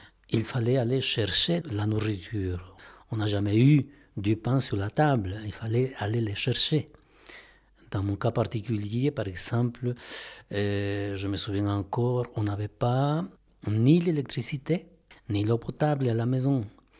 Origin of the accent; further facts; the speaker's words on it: Ambato, Tungurahua, Ecuador; French is a second language; Moi, j'ai grandi dans la ville de Ambato, à 120 km au sud de la capitale. Et là, j'ai vécu pendant 18 ans, mes premières 18 ans.